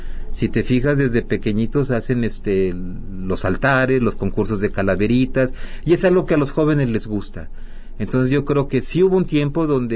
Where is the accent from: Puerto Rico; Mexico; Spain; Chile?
Mexico; porque tal vez uno como mexicano pues dice, no, mis tradiciones son las más importantes